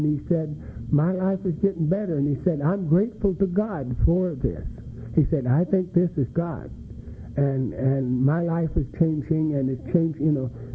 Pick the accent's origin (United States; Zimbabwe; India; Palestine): United States; California; born there; I was born in the San Gabriel Valley